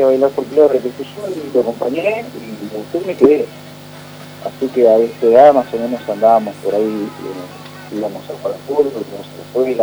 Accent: La Plata, Buenos Aires Province, Argentina; Soy oriundo de la ciudad de La Plata.

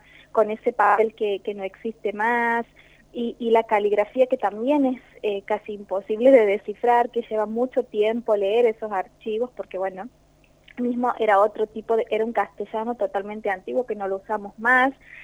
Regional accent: Argentina; esa historia que forma parte también de la historia de los argentinos, y que es, obviamente son los albores de la patria nuestra

